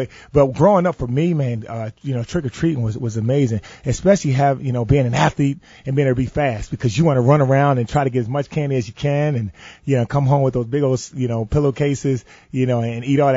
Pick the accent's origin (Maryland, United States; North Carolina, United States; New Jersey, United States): New Jersey, United States; Camden; And so for me, growing up in Camden, New Jersey, trick-or-treating was a little different because people always turned the lights off.